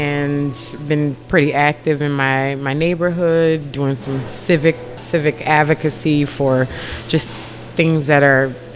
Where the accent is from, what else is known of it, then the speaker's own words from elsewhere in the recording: Gretna, Louisiana, United States; also born or lived in New Orleans / Los Angeles / New York; I grew up in Gretna. I lived in New Orleans East for a couple of years in high school. After graduating from high school, I moved to Los Angeles and then New York.